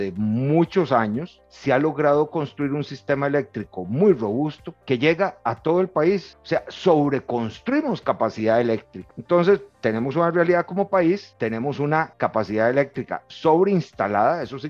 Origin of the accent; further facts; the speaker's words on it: Costa Rica; Tenemos que lograr dar un paso como costarricenses y entender todos los sectores